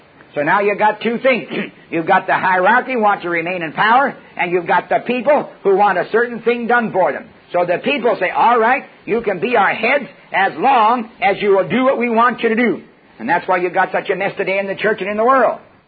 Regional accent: Canada; Thank God I'm a Canadian myself.

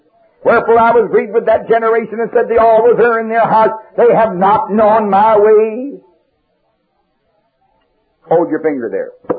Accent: Canada; born there; I was born in Canada. I never saw a red bird, a cardinal.

